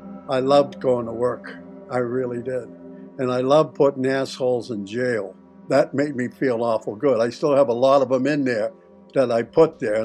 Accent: Boston, Massachusetts, United States; moved away as an adult; I'm from Boston. I had no relationship with anybody in L.A.

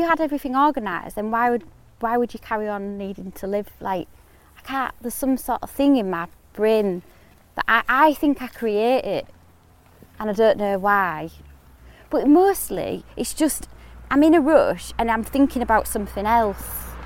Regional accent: Hull, Yorkshire and the Humber, United Kingdom; It's because I'm from Hull. I'm really, really Hull.

